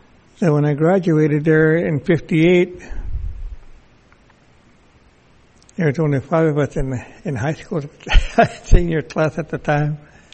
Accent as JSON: {"language": "English", "town": "Haines", "region": "Alaska", "country": "United States", "tie": "born or raised there", "said": "But I grew up here in Haines umpteen hundred years ago."}